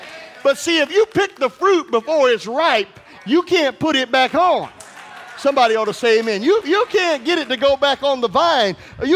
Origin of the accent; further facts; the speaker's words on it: Missouri, United States; I was growing up, and we grew up in Missouri, and I remember there was this beautiful tomato plant outside